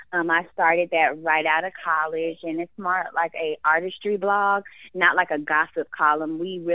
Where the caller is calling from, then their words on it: Atlanta, Georgia, United States; I am in Atlanta, Georgia.